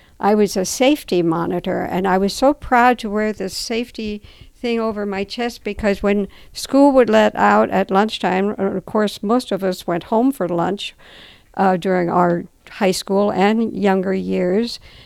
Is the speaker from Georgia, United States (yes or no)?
no; Emmaus, Pennsylvania, United States; we could support our school and say, I'm from Emmaus, and we were very proud to be from Emmaus.